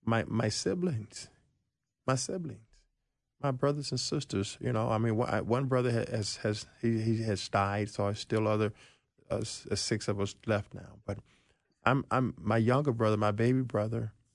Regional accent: Arkansas, United States; I grew up in Arkansas, you know, so we rode horses early.

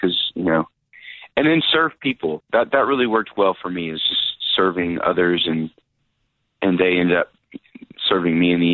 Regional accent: Nashville, Tennessee, United States; growing up in Nashville, which is a great place to grow up if you want to play music, I went to church with everybody that I work with now.

